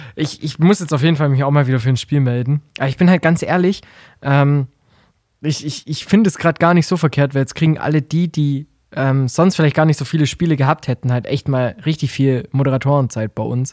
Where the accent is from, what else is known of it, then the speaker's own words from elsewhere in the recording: Heidenheim, Baden-Württemberg, Germany; ich komme aus Heidenheim.